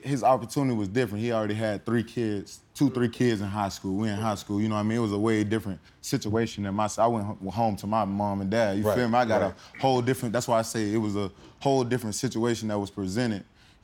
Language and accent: English; Haines City, Florida, United States; Man, so I got to spend Haines City like from all the way up to about fifth grade. Man, it was just, man, it was amazing. Like I said, it was competitive, man. It's like everybody know everybody.